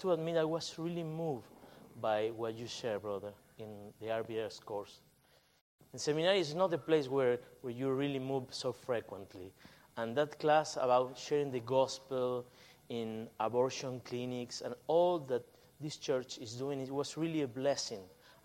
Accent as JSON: {"language": "English", "country": "Argentina", "said": "I'm from Argentina. I'm so glad to be here."}